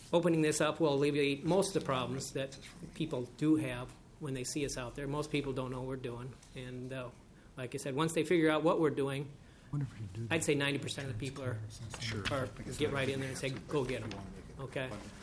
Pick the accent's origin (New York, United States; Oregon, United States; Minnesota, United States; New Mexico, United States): Minnesota, United States; White Bear Lake; I'm from White Bear Lake, Minnesota.